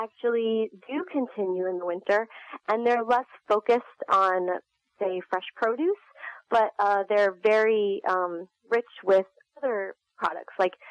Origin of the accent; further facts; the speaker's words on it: Arlington, Virginia, United States; now in Muncie, United States; I am originally from Arlington, Virginia, and I moved to Ball State 7 years ago when my husband actually started working for Ball State. So we were kind of Muncie transplants.